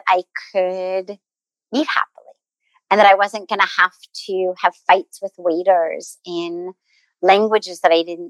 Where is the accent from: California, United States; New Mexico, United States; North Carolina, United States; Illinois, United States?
California, United States; Los Angeles; the life that I grew up in Los Angeles, quite literally in Hollywood